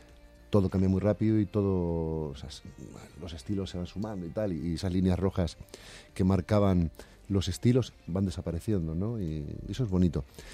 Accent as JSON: {"language": "Spanish", "region": "Canary Islands", "country": "Spain", "said": "Yo de hecho nací en una isla, yo soy de Tenerife, mi familia es de allí, aunque vivo muchos años en el País Vasco y bueno, a pesar de que llevo muchos años y que me siento vasco, sí que echo de menos mi tierra natal"}